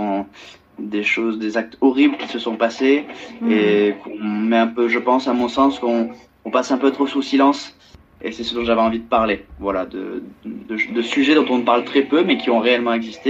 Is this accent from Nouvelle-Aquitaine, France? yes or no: yes; Mussidan, Nouvelle-Aquitaine, France; Non, alors en fait, je viens précisément de Mussidan